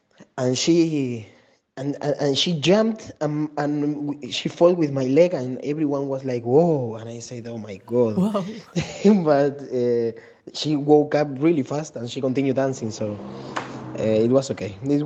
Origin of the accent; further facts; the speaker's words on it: Buenos Aires, Argentina; I am 27 years old. I am from Argentina, Buenos Aires.